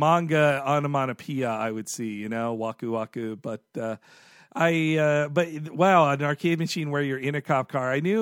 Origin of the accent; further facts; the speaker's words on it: United States; Yeah, look, I'm American.